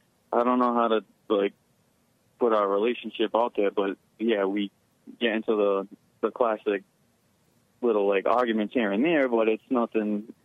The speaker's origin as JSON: {"language": "English", "region": "Rhode Island", "country": "United States", "tie": "born or raised there", "said": "Rhode Island."}